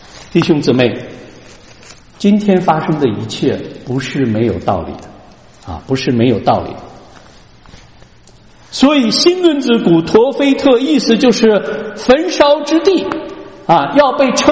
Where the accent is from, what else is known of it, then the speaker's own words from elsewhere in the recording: China; 不像我们中国人说啊，这个人死如灯灭，死了就什么都没有了啊